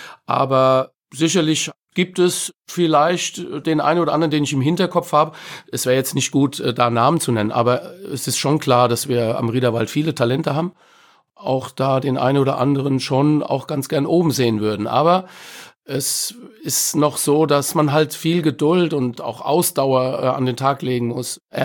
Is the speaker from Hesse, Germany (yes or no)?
yes; Frankfurt, Hesse, Germany; Ich bin Frankfurter, habe die fußballerische Ausbildung genossen